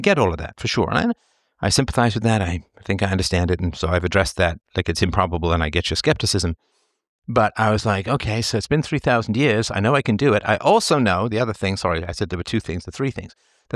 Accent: United Kingdom; Listen, I'm British.

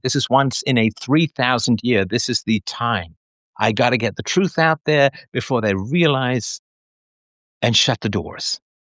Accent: United Kingdom; because I'm British, right?

